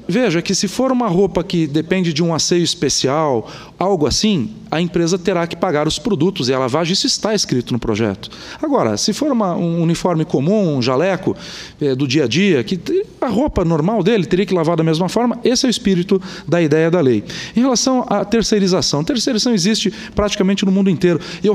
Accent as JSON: {"language": "Portuguese", "country": "Brazil", "said": "rogo eu, como brasileiro, que venham todas as outras"}